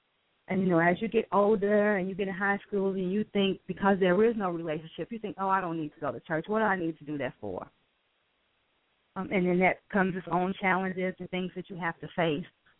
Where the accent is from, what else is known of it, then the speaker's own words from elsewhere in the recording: Chicago, Illinois, United States; The project, I grew up in Archer Courts, which is in Chinatown on 22nd Street, and then later in Robert Taylor Homes, that was on State Street.